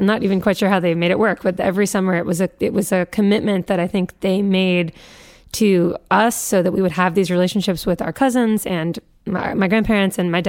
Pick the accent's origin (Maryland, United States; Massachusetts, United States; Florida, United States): Massachusetts, United States; Newton; we grew up in Newton, which is sort of not as much what you would associate when you think of like the movies with the Wahlbergs